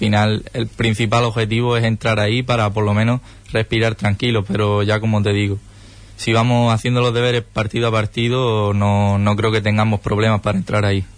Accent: Punta Umbría, Andalusia, Spain; Yo empecé en mi pueblo, en Punta Umbría.

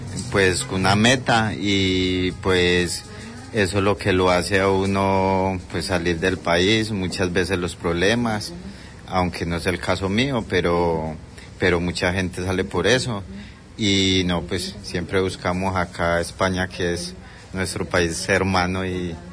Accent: Colombia; Yo soy de Colombia, buenas tardes.

